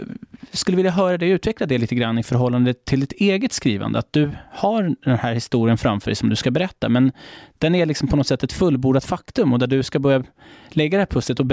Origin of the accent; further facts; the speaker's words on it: Stockholm, Stockholm County, Sweden; Jag är ju född och uppvuxen i Hökarängen.